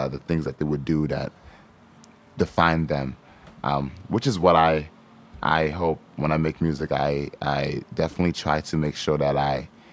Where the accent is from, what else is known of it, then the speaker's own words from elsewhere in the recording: United States; born there; And, but I was born in America.